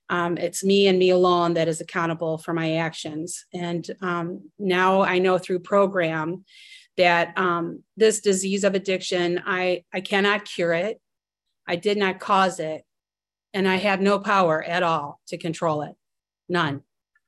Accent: Cleveland, Ohio, United States; now in Akron, United States; I am from Cleveland, Ohio, currently living in Akron right now.

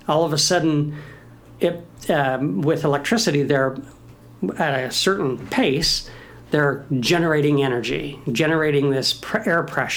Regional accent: California, United States; I'm growing up in California.

